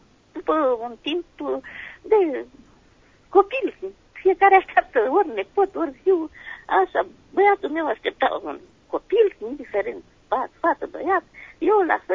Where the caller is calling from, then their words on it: Dâmbovița, Romania; din Dâmbovița